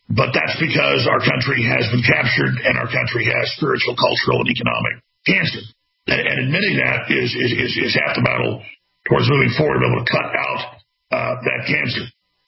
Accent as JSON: {"language": "English", "region": "Texas", "country": "United States", "said": "Very proud of Texas, and I love my home state"}